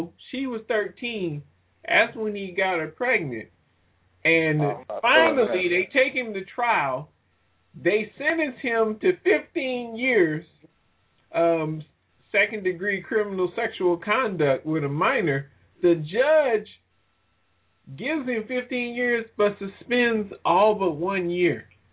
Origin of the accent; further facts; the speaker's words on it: the South, United States; I'm attacking the South. I come from the South.